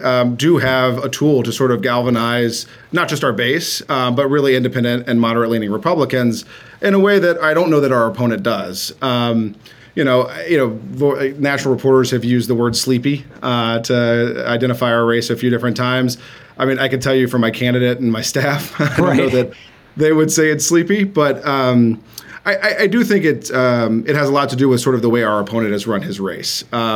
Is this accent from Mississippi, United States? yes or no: yes; Mississippi, United States; and my home state is Mississippi, so I grew up, although a smaller state, very similar.